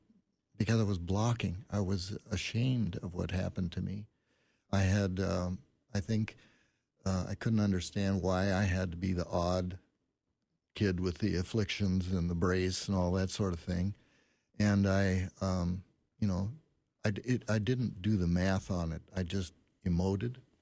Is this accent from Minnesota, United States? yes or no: yes; Biwabik, Minnesota, United States; born there; the town I was born in Bywabik